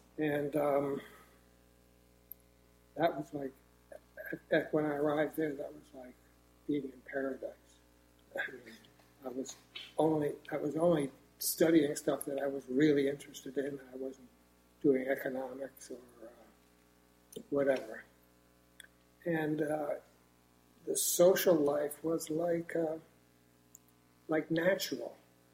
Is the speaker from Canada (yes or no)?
no; Connecticut, United States; also born or lived in Scarsdale, New York; I was born in Scarsdale, New York, not far from Manhattan. My father always worked, commuted into the city. When I was a little older, we moved farther from the city to Connecticut. And so I grew up from, say, fifth grade on in Connecticut.